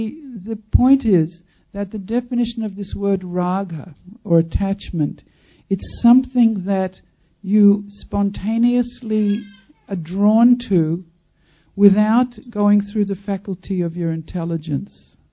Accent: Australia; I am an Australian

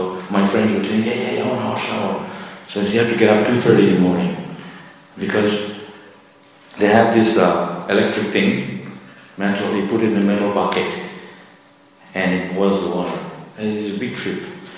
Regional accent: India; born there; It's my karma, I could accept it. I was born in India, so I could accept it a little bit.

